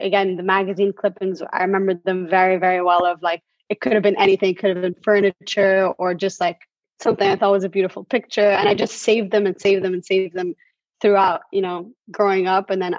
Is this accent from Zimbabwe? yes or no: no; Cairo, Cairo Governorate, Egypt; now in United States; I always consider myself very lucky having been raised in Egypt and lived there my whole life, or most of my l